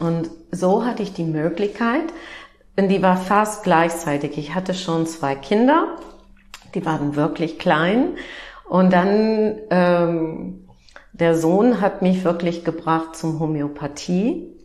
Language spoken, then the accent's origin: German; Midwest, United States; German is a second language; ich bin Amerikanerin und bin aufgewachsen im Nord-Midwest von den Vereinigten Staaten und bin aufgewachsen in einer Familie, wo Glauben schon sehr wichtig war.